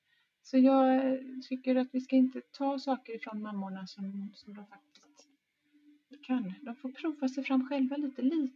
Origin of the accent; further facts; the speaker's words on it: Gothenburg, Västra Götaland County, Sweden; jag gick över Kungstorget hemma i Göteborg.